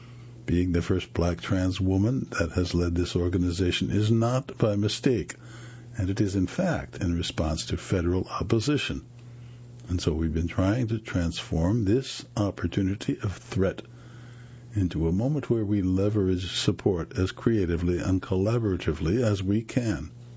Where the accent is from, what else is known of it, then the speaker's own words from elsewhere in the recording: Charleston, South Carolina, United States; I come from Charleston, which is considered another blue hub of that state, but I've also seen the ugly parts of the state this year.